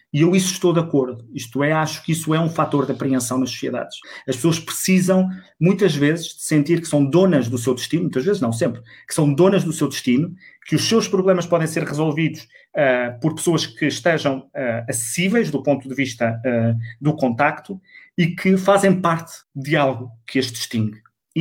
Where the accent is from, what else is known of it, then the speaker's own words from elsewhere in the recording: Portugal; É como que dizer que a nossa identidade, como portugueses